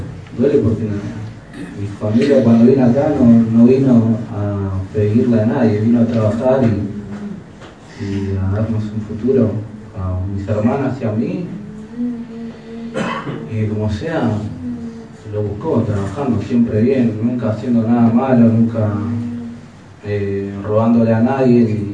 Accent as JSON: {"language": "Spanish", "country": "Bolivia", "said": "somos humildes, hablo, digo, de nosotros como bolivianos"}